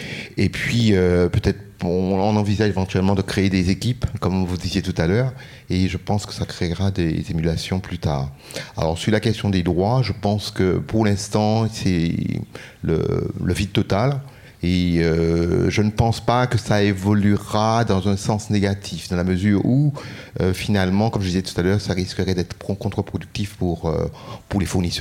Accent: Martinique, France; Je viens de Martinique, hein, donc très heureux de me retrouver aujourd'hui avec vous.

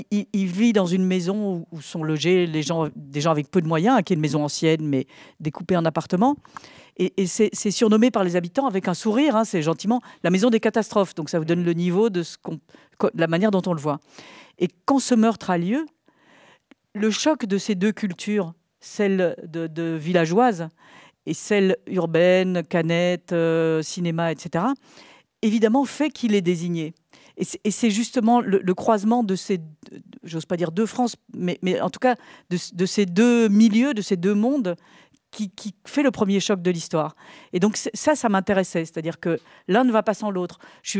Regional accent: Belgium; j'ai grandi en Belgique

